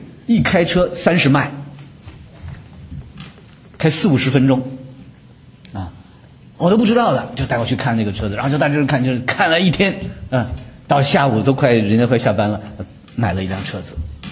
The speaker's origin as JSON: {"language": "Chinese", "country": "China", "tie": "born or raised there", "lives_now": "North America", "said": "我是生在新中国，长在红旗下，受党的教育，那么多年，虽然来到北美，"}